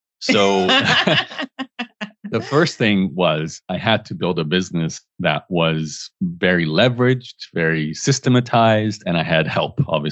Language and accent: English; Australia; born there; accent: Canadian; But I was born in Australia and I have this Canadian accent. So I've always felt part Canadian, part Australian, and not really fit into either one 100%.